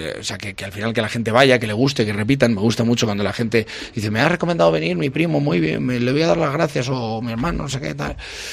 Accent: Castile and León, Spain; Yo, eso, soy de un pueblo de Valladolid y que toda esta toda esta información llegue a mi pueblo, llegue a la última casa de mi pueblo, pues es maravilloso.

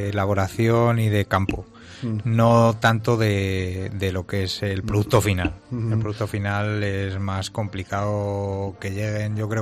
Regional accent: Salamanca, Castile and León, Spain; moved away; Yo que soy salmantino, que mi familia viene de pleno campo charro

